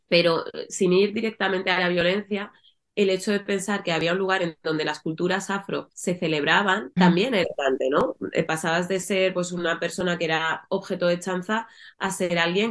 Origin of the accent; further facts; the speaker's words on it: Alcorcón, Community of Madrid, Spain; yo que soy de Alcorcón, pues aquí la cultura hip hop tenía peso